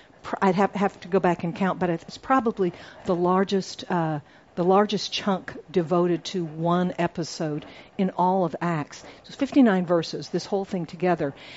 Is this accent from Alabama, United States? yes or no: yes; Alabama, United States; also born or lived in Singapore; I grew up with them in Singapore and South Alabama.